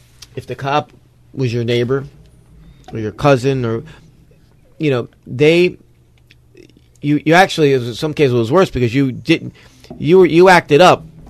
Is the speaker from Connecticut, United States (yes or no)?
yes; Greenwich, Connecticut, United States; So when we grew up in Greenwich, right, when Mickey and I grew up here, most of the cops lived here.